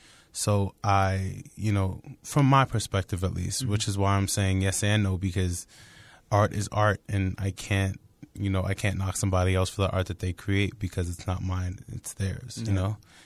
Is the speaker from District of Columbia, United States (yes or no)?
no; New Rochelle, New York, United States; also born or lived in South Bronx; I spent my early childhood till about maybe like 3 in the South Bronx, Bristol Street. Mm-hmm. And then we moved to Westchester to New Rochelle and spent a lot of my school time and my life there.